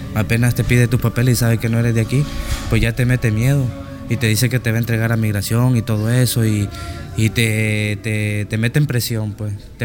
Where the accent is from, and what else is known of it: Mexico; moved away as an adult